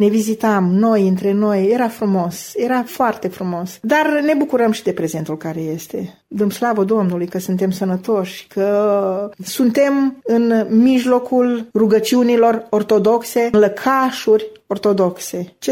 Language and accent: Romanian; Piatra Neamț, Neamț County, Romania; moved away as an adult; borș, că sunt de la Piatra Neamț, borș, sarmale și friptură